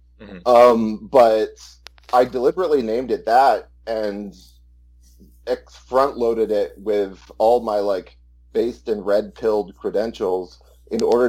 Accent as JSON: {"language": "English", "town": "Austin", "region": "Texas", "country": "United States", "said": "I'm white trash from Central Texas, Austin, Texas. I'm about 32 years old."}